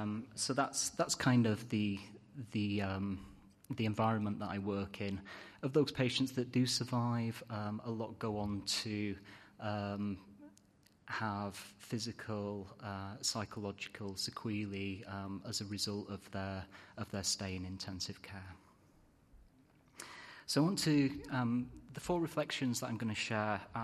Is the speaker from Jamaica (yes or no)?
no; United Kingdom; As my accent and my self-deprecating humour is probably already betrayed, I'm originally British. After graduating from Anglican, I went to Manchester and studied medicine.